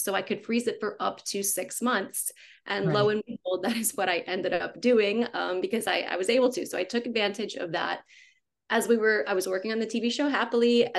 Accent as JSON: {"language": "English", "town": "New Orleans", "region": "Louisiana", "country": "United States", "said": "Okay, so I'm from New Orleans, Louisiana. So grew up in the suburbs"}